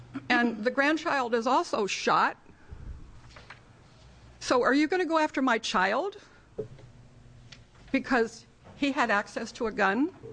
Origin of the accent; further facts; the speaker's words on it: Portland, United States; I'm from Portland, and I'm speaking on behalf of myself.